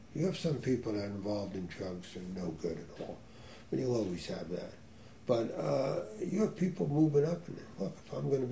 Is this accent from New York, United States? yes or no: yes; Hillsdale, New York, United States; When growing up in Hillsdale, and Hudson would be the same, maybe not to that degree